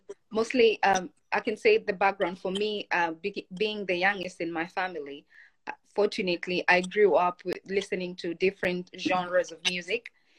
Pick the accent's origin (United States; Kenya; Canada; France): Kenya; But from where I come from Kenya.